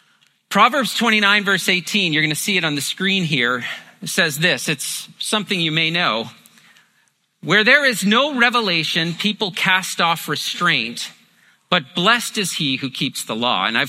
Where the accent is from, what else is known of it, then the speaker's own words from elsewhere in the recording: Ontario, Canada; I've been a Jays fan since a kid in the growing up in Ontario